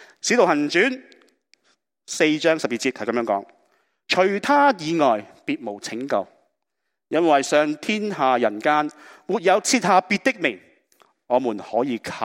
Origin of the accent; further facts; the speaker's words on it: China; 守节其实对我们中国人来讲是好明白什么叫守节的